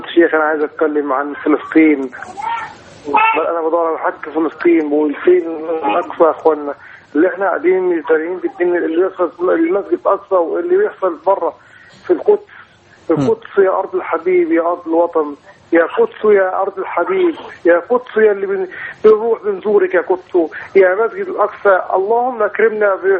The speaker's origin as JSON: {"language": "Arabic", "country": "Egypt"}